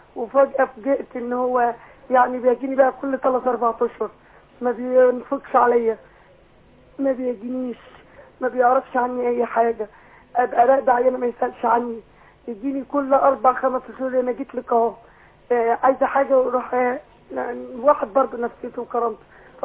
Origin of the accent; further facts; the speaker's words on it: Faiyum, Faiyum Governorate, Egypt; أنا من الفيوم